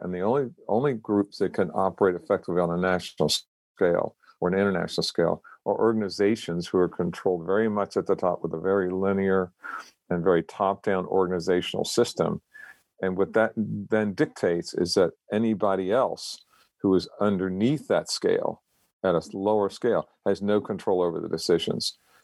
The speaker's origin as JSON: {"language": "English", "town": "Baltimore", "region": "Maryland", "country": "United States", "tie": "born or raised there", "said": "I experienced that as a citizen and child growing up in Baltimore City."}